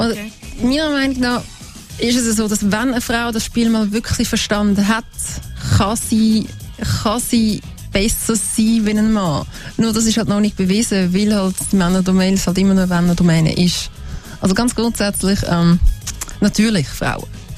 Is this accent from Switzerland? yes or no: yes; Zurich, Switzerland; Ich als Zürcherin müsste jetzt natürlich sagen